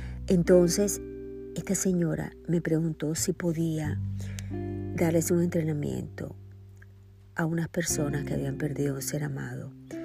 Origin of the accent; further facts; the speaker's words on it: Nicaragua; sabrás de que soy nicaragüense, te habrás dado cuenta en otras oportunidades que me has escuchado, que he mencionado que soy de Nicaragua